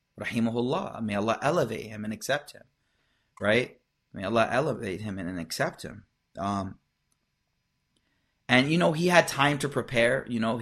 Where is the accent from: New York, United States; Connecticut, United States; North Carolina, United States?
New York, United States; Buffalo; And I actually knew him way back from Buffalo. I was born and raised in Buffalo, and he was in DC.